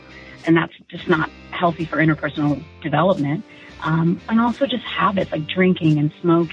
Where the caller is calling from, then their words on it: Orlando, Florida, United States; I'm calling from Orlando. I live very close to Pulse and I'm very close to the plaza where … was shot and killed.